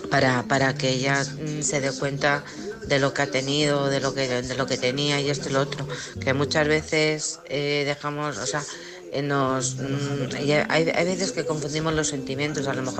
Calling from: Alcorcón, Community of Madrid, Spain; Alcorcón, Madrid, ¿vale?

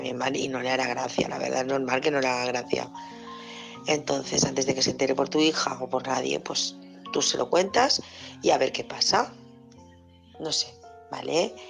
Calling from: Barcelona, Catalonia, Spain; de Barcelona.

